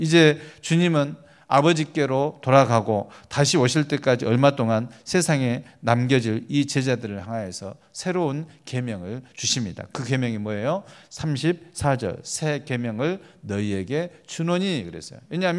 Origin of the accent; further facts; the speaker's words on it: Naju, South Jeolla, South Korea; 저는 그 나주 시골에서 자랐기 때문에 키는 작아도요 어렸을 때 지게를 참 많이 졌습니다.